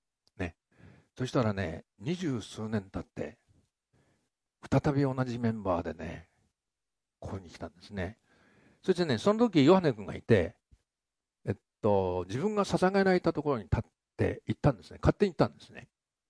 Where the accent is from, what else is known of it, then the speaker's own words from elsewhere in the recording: Tokyo, Japan; 私ね、そういうの慣れてない。東京出身だから。